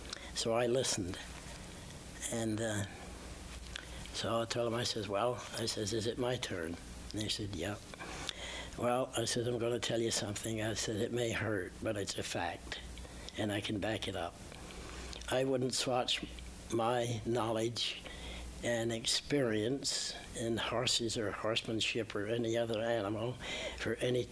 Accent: East Warren, Vermont, United States; Born and brought up in East Warren, Four Corners. Yeah.

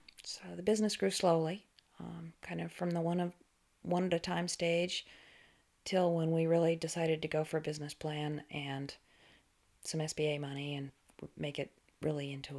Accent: Massachusetts, United States; I grew up outside of Boston, and we spent weekends up in the area skiing.

